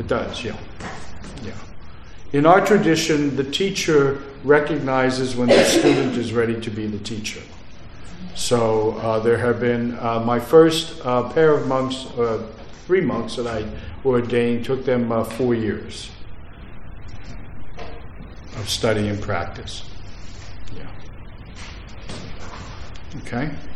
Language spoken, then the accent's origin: English; Philadelphia, Pennsylvania, United States; born there; also born or lived in New Jersey; I was born in Philadelphia. My mother's family, who is the Sicilian, was born, raised in South Philly, and then we moved to New Jersey, and I love the city a lot.